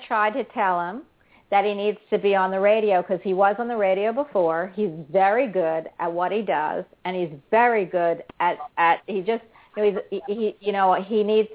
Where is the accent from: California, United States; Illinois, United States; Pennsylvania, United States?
Pennsylvania, United States; Philadelphia; also born or lived in New Jersey; I'm a city girl. I'm from Philadelphia and Jersey